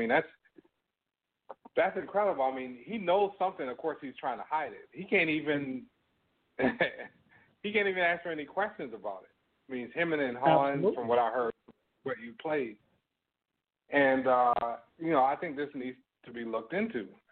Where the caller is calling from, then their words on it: Toronto, Ontario, Canada; I'm calling from Toronto.